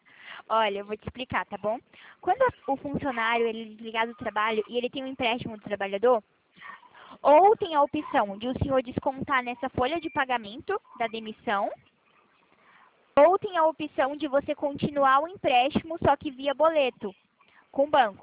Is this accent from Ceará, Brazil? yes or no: yes; Fortaleza, Ceará, Brazil; now in Itatiba, Brazil; Não, não, não. Fortaleza, Ceará.